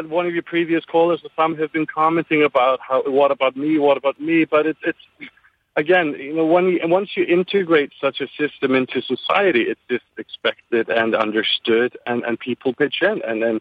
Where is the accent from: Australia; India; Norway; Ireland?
Norway; English is a second language; also born or lived in Iceland; now in Bridgehampton, United States; I live in Bridgehampton, New York, and I lived in the States now for 15 years, but I'm from Iceland originally and born in Norway and was raised there as well.